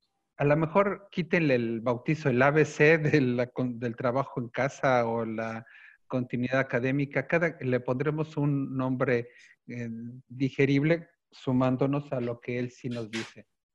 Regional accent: Mexico; Algo que no podemos permitirnos como académicos mexicanos de educación a distancia

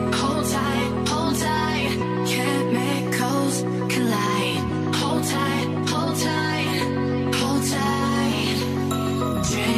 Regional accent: Argentina; argentino

